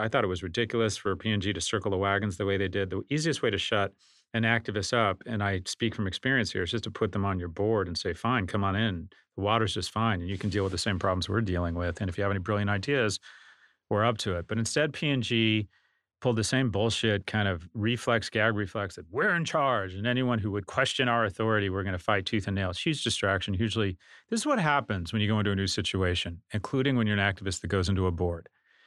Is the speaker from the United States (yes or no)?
yes; Delray Beach, Florida, United States; from Delray Beach.